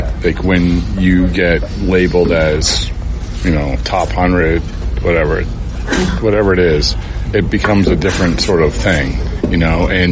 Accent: the South, United States; born or raised there

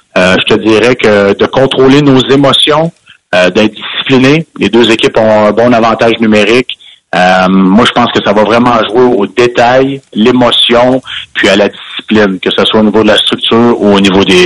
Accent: Montreal, Quebec, Canada; now in Victoriaville, Canada; j'ai grandi à Montréal. Je viens du lac Saint-Louis, puis j'ai été repêché au premier tour des Tigres de Victoriaville en 97, puis j'ai jamais reparti. Je suis ici depuis 97.

